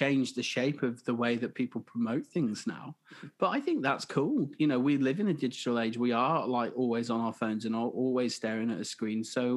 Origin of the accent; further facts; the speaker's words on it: West Midlands, United Kingdom; We're both from Shropshire in the West Midlands.